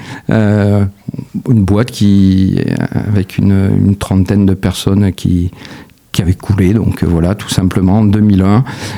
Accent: Mussidan, Nouvelle-Aquitaine, France; Oui, je suis né à Mussidan et j'ai vécu une trentaine d'années à Jumiac-le-Grand.

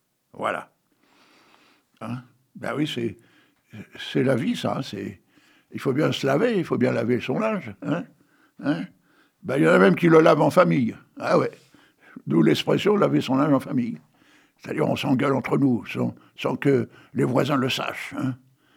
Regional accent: Hauts-de-France, France; Tu sais que j'adore les frites, moi. Hein. Je suis du Nord.

